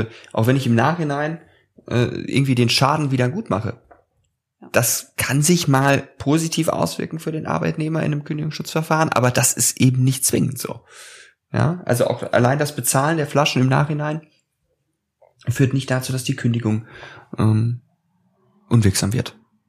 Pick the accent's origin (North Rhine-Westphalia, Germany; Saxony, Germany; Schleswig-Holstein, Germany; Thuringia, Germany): North Rhine-Westphalia, Germany; Düsseldorf; Ich glaube, da darf ich einsteigen als Düsseldorfer.